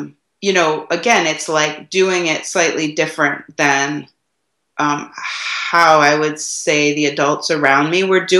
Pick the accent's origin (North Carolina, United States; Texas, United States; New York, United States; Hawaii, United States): Hawaii, United States; like growing up in Hawaii. So we got married in Hawaii